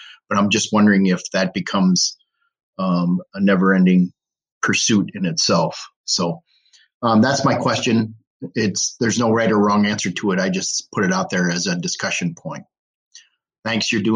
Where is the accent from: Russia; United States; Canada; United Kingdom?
United States; Wisconsin; I'm from Wisconsin, and I'm a big fan.